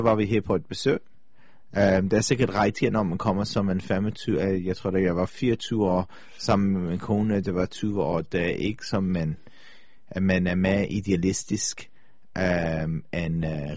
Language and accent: Danish; England, United Kingdom; moved away as an adult; now in United States; jeg er oprindelig fra England, men jeg har kommet fra Amerika. Okay. Jeg bor i Amerika.